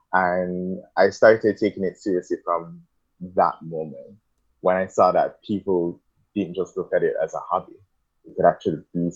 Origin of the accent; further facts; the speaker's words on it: Portmore, Saint Catherine Parish, Jamaica; I grew up in Jamaica. I'm from Jamaica. I lived outside of the city. It's like comparing West Des Moines to the main city. I lived in Portmore.